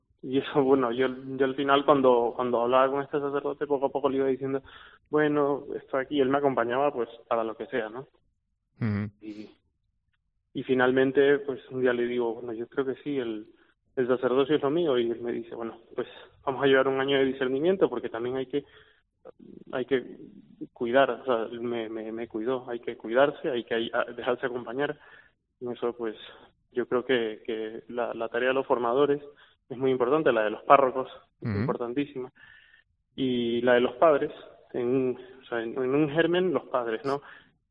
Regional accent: Guayaquil, Guayas, Ecuador; also born or lived in Pamplona, Spain; yo soy de Guayaquil, de Ecuador, pero viví en Pamplona

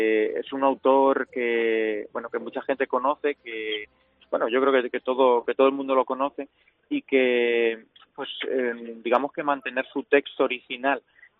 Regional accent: Albacete, Castilla-La Mancha, Spain; pues yo soy de Albacete y bueno, pues sé que es una ciudad que mueve mucho, se mueve mucho culturalmente

